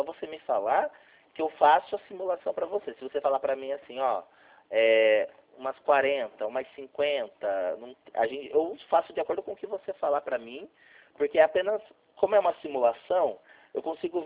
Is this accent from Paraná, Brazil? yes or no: yes; Curitiba, Paraná, Brazil; É que eu sou de Curitiba